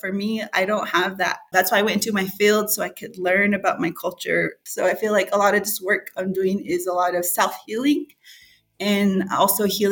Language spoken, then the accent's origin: English; United States; I grew up on the Navajo reservation, but I wasn't exposed to my Navajo culture.